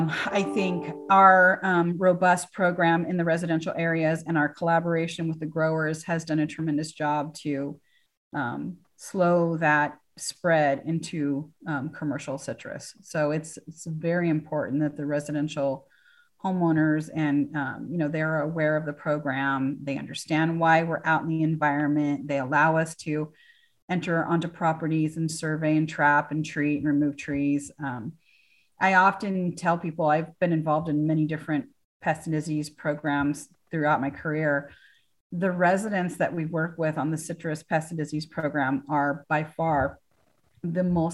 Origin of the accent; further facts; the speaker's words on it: California, United States; I grew up in California, and the ability to go and pick a piece of fruit off of your tree in your backyard.